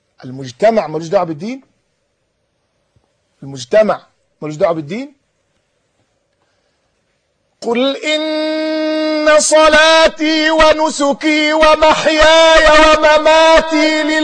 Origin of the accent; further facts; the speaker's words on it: Egypt; تقول لي أنا مصري، ما أنا مصري